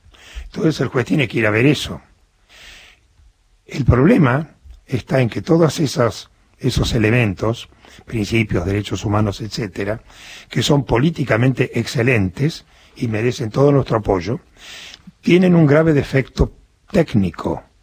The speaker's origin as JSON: {"language": "Spanish", "region": "Buenos Aires", "country": "Argentina", "said": "Soy porteño."}